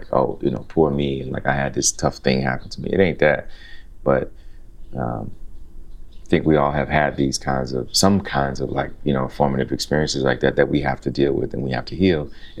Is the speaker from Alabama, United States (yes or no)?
yes; Alabama, United States; I think, you know, also I grew up in the South in Alabama and in like an all Black neighborhood